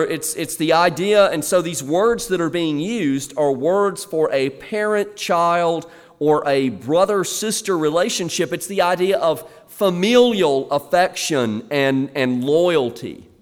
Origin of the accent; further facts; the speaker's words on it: Southern United States, United States; But as a Southerner, I'm deeply offended.